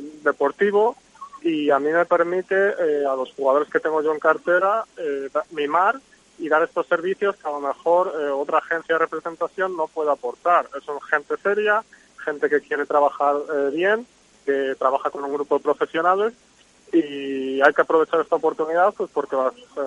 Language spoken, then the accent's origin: Spanish; Salamanca, Castile and León, Spain; yo soy de Salamanca, mi tierra es esa